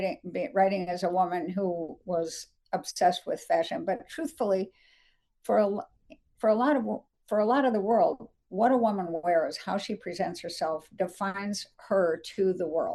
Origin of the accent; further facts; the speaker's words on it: Dayton, Ohio, United States; born there; Yep, coming home to my roots. I was born in Dayton. My grandparents lived in Cleveland and Youngstown. So, you know, Ohio is home sweet home in a way.